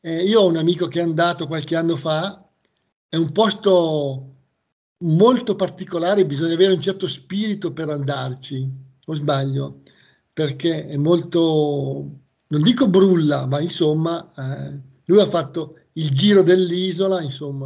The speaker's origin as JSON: {"language": "Italian", "town": "Milan", "region": "Lombardy", "country": "Italy", "said": "Io sono di Milano"}